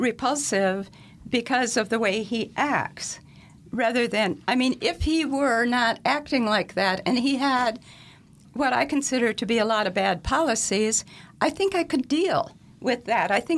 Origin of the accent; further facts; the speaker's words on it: Minnesota, United States; My family, I'm from Minnesota. We are DFL.